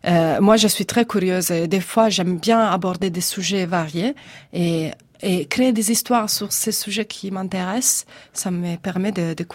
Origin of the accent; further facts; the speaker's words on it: Genoa, Liguria, Italy; je suis de Gênes, mais je suis une fille d'immigrée, voilà. Et mes parents venaient du sud d'Italie. Mon père de la Sardaigne, c'est pas vraiment le sud, mais c'est Naïve, et ma mère de la Calabrie.